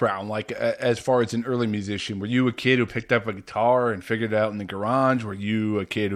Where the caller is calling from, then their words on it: New Jersey, United States; I'm in New Jersey, and Mike there is in Georgia.